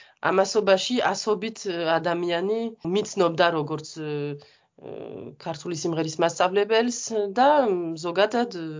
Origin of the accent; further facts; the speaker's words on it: Montpellier, Occitania, France; მამაჩემის მხრიდან მაინც ბასკეტიდან არიან და მონპელიე იყო უბრალოდ ის ქალაქი, სადაც გავიზარდე დედაჩემის გამო